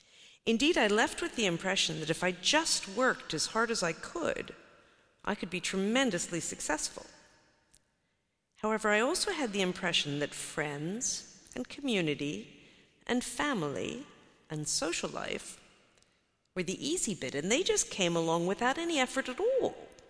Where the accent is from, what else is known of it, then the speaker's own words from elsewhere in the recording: United States; I grew up in the United States. But I spent my childhood intrigued by all things foreign.